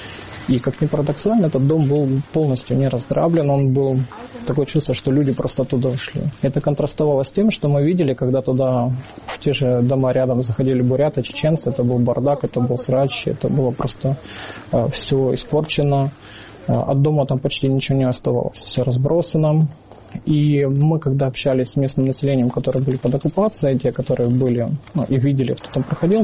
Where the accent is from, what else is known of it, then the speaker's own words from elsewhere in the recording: Khartsyzk, Donetsk Oblast, Ukraine; Я сам родом из Харциска, Донецкой области, в 2014 году.